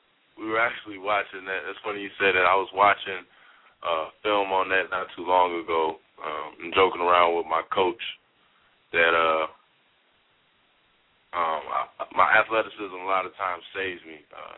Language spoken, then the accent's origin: English; Chicago, Illinois, United States; Well, with defense, growing up in Chicago, the best player has to guard the best player.